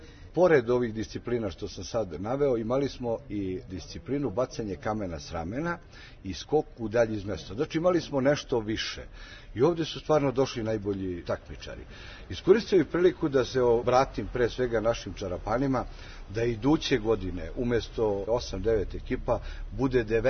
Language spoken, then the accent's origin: Serbian; Zlatari, Rasina District, Serbia; Mi smo iz Zlatara, mesta zajednice Zlatari i opština Brus